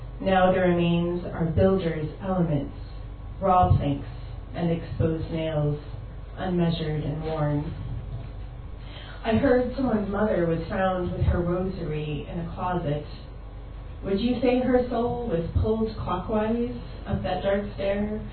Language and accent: English; Missouri, United States; a lot of you know I'm from Missouri.